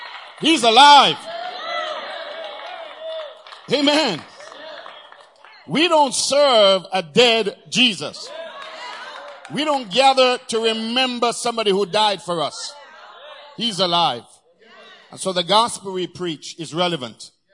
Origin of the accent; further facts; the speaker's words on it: Poorman's Corner, Saint Thomas, Jamaica; I grew up in a little town called Poorman's Corner. And just by the name of the town, you can imagine what kind of corner it was. In Yala, St. Thomas.